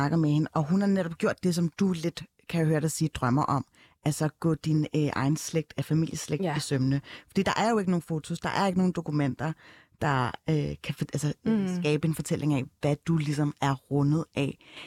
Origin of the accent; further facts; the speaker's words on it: North Macedonia; jeg kommer fra Makedonien